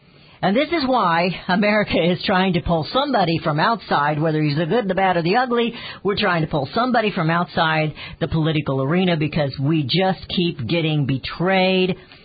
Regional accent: United States; As an American, I want to say I'm sorry for what we've done

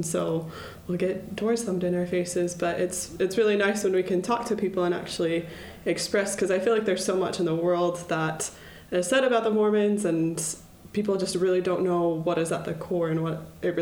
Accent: Spanish Fork, Utah, United States; I'm from Spanish Fork, Utah.

